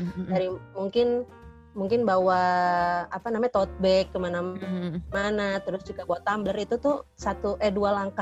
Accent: Bandung, West Java, Indonesia; seiring aku tumbuh dan kuliah di Bandung tuh kayak kok makin lama makin panas

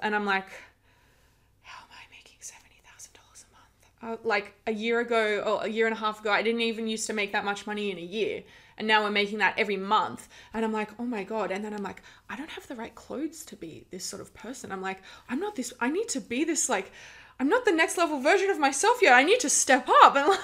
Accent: Canberra, Australian Capital Territory, Australia; now in Indonesia; Especially when I first moved to Bali. I came from Canberra originally, and I had quite a sort of toxic family environment back in Canberra, unfortunately.

